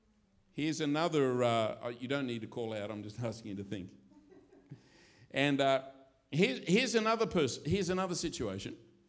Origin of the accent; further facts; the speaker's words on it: Australia; and I'm an Australian